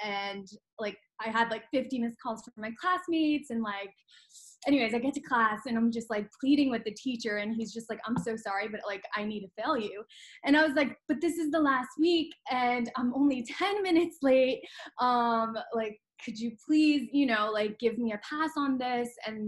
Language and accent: English; New Jersey, United States; I grew up in Jersey.